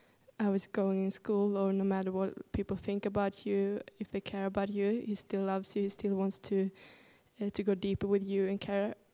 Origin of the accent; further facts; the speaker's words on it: Sweden; I'm from Sweden, quite far away from here.